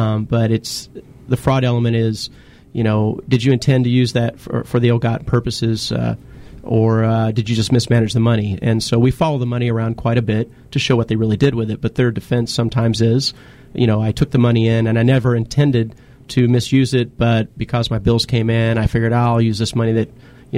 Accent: the South, United States; I'm not from California. I used to be from a southern part of the country, and so I will sometimes slip into a bit of a southern accent

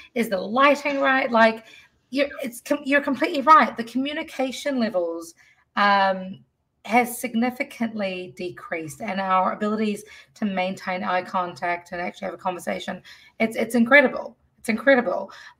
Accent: New Zealand; I was raised in New Zealand

